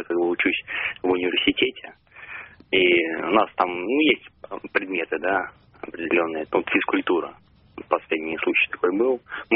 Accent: Saint Petersburg, Russia; Я из Санкт-Петербурга.

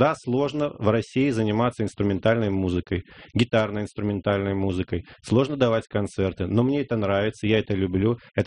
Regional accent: Belarus; древняя белорусская фамилия, я родом из Белоруссии.

